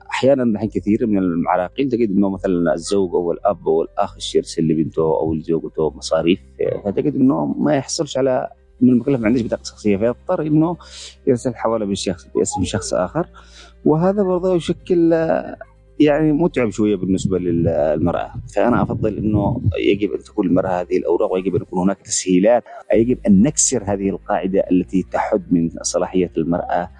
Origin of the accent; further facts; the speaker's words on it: Yemen; لكن للأسف الشديد عندنا في اليمن